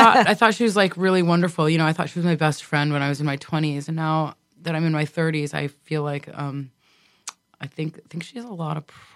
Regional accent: Connecticut, United States; A combination of things. I grew up in Connecticut.

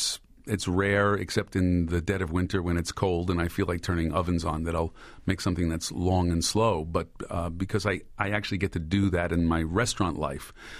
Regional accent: Brooklyn, New York, United States; In Brooklyn, in Bensonhurst, working class, middle class neighborhood with we had a house with a backyard

